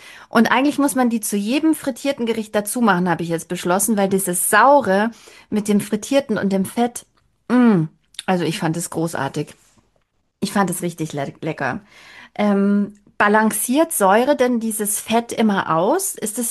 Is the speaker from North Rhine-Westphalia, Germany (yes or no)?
no; Baden-Württemberg, Germany; also als Schwäbin